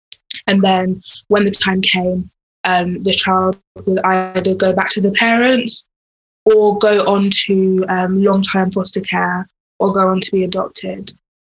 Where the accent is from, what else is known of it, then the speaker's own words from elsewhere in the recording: South East England, United Kingdom; where I grew up in East Sussex, there weren't many black families